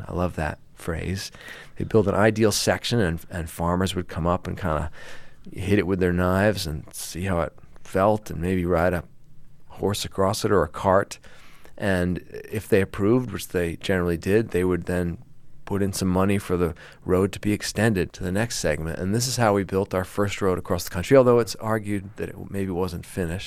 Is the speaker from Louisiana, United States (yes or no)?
no; New Jersey, United States; the town I grew up in New Jersey, the town where I learned to drive